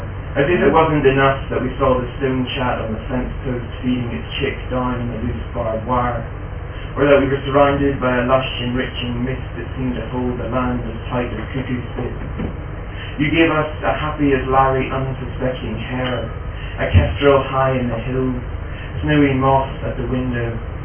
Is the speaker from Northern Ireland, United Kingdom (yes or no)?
yes; Bushmills, Northern Ireland, United Kingdom; I grew up in Bushmills on the north coast, and this is about that area.